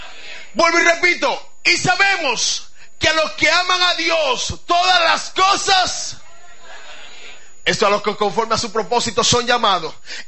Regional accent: Santo Domingo, Dominican Republic; ¿Se imagina usted que yo vengo de Santo Domingo

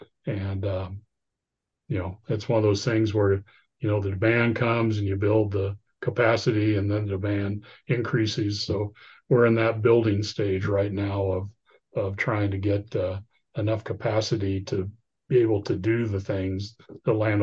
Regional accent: Oregon, United States; Well, I was raised in Eastern Oregon, in a small town in Eastern Oregon. We didn't have oaks there.

